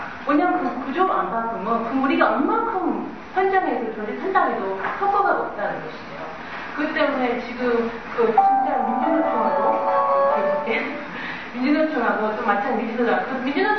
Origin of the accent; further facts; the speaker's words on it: United States; Korean is a second language; 저는 미국에서 왔어요. … 저 미국이거든요.